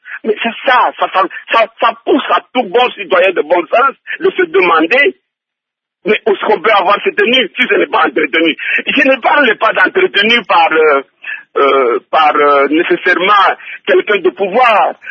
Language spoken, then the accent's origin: French; Tanganyika, DR Congo; Laissez-moi dire que je suis originaire du Nord Katanga.